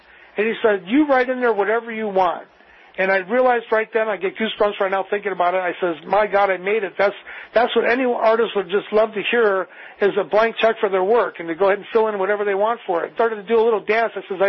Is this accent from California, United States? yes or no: no; Chicago, Illinois, United States; I'm from Chicago, Illinois, originally.